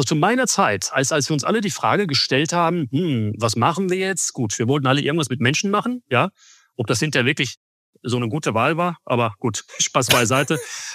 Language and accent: German; Essen, North Rhine-Westphalia, Germany; da wo ich herkomme, also Essen und Umgebung, beschreiben wir das mal größer, wie du gesagt hast, Ruhrgebiet.